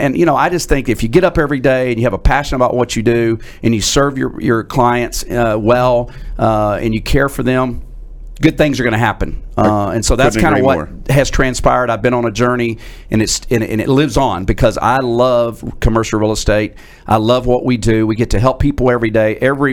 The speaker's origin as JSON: {"language": "English", "town": "Oak Cliff", "region": "Texas", "country": "United States", "tie": "born or raised there", "said": "I grew up in Oak Cliff, as I mentioned."}